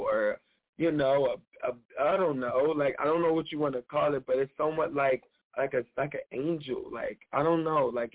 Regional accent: Trenton, New Jersey, United States; You know, I grew up in Trenton. Trenton is pretty rough or whatever.

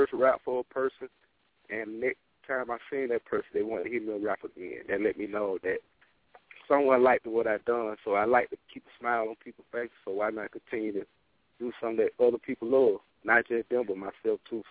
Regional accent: Lanier, Alabama, United States; I'm originally from Lanier, Alabama.

